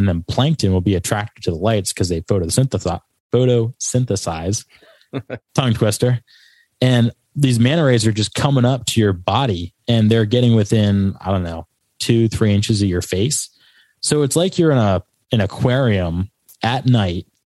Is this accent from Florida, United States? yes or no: no; Rhode Island, United States; I go, I'm from Rhode Island. He goes, Long Island? And I go, no, Rhode Island.